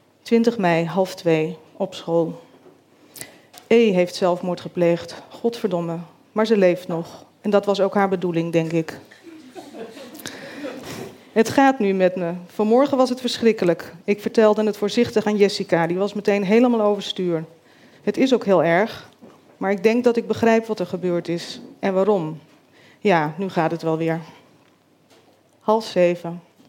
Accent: Rotterdam, South Holland, Netherlands; born there; Mijn Egyptische vader overleed toen ik bijna 5 was in Rotterdam, waar ik ben geboren.

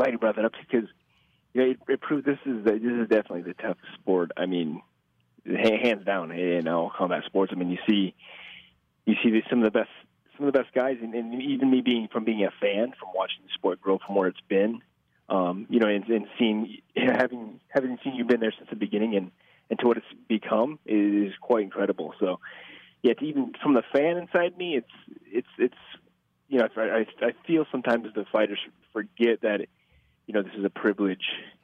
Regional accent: Omaha, Nebraska, United States; You know, I'm from Omaha

